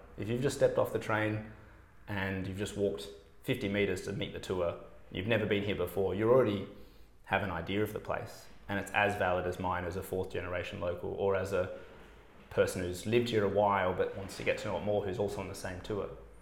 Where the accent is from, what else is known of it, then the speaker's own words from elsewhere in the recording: United States; But I grew up down in South Frio on Rose Street.